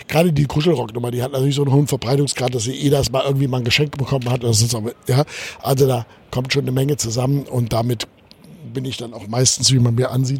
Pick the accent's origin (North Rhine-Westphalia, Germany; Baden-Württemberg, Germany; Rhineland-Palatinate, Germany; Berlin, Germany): Rhineland-Palatinate, Germany; Mayen; born there; Geboren bin ich eigentlich in Mayen. Also wenn die Leute Heimat sagen, heimatliche Gefühle habe ich tatsächlich, wenn ich in dieses kleine Eifelaner Nest namens Mayen komme.